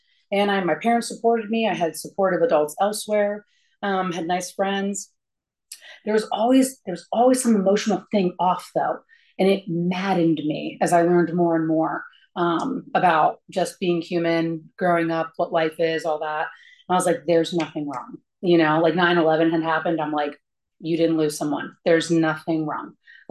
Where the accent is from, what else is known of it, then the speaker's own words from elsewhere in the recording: Cheverly, Maryland, United States; I grew up in Cheverly, Maryland. That's in Hyattsville, like right outside DC, I think on the east side, and had a nice little family, had one brother.